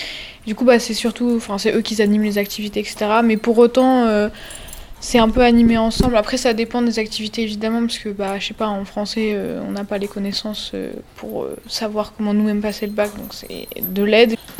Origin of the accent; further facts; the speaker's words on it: Orléans, Centre-Val de Loire, France; Enfin, moi, par exemple, je suis d'Orléans.